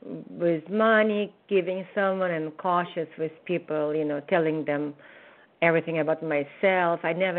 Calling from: California, United States; I'm calling from California, and should I ask my question?

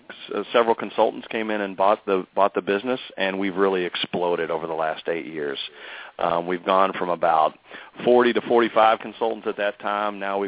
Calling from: Louisville, Kentucky, United States; We are based in Louisville, Kentucky, so that's where I'm calling from.

